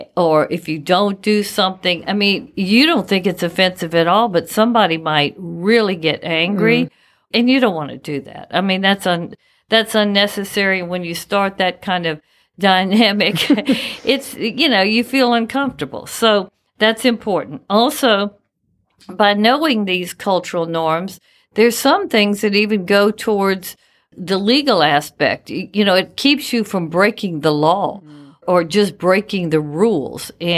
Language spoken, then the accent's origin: English; Louisiana, United States; I'm from Louisiana, and when I go to Houston or Las Vegas or LA or anywhere different, the culture there is different from what I'm used to in Louisiana.